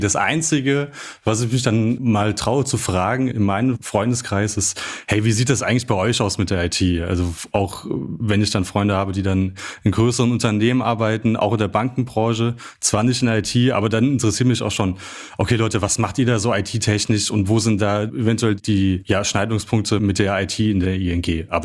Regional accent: Frankfurt, Hesse, Germany; ich bin hier in Frankfurt groß geworden, habe hier Physik studiert

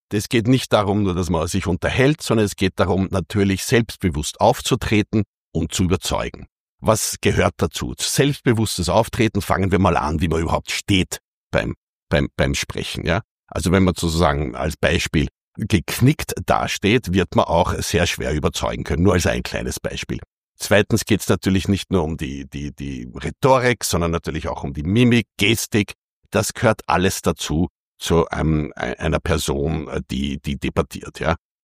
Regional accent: Vienna, Austria; born there; Nein, ich bin kein gebürtiger Oberösterreicher. Ich bin grundsätzlich geboren in Wien, aber bin auch gereist mit meinen Eltern.

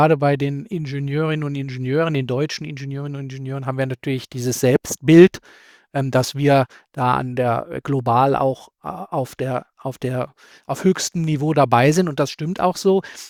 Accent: Germany; es ist ja für uns alle, die wir als Deutsche ins Ausland gehen, ein Stück weit eine Rolle, die wir wahrnehmen, das Land nach außen zu repräsentieren

